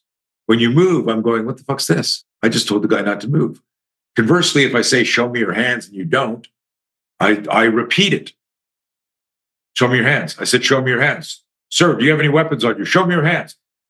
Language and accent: English; Canada; Like, I'm a Canadian